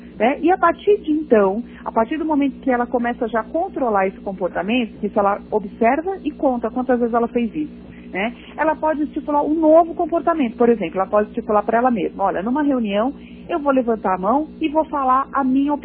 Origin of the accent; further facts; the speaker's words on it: Brazil; a gente, enquanto brasileiro, né, a gente sempre acha que alguém tem que vir ajudar